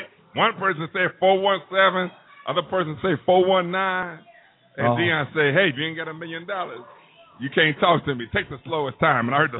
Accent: Compton, California, United States; You ain't seen it because I'm from Compton. I done seen it, man.

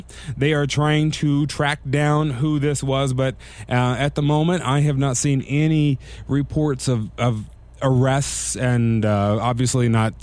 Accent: United States; we as American people, to use the general term, we as one and all as one group of Americans

